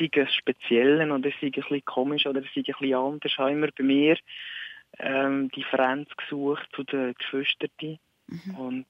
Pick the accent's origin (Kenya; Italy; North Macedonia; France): North Macedonia; Ich komme aus Mazedonien ursprünglich.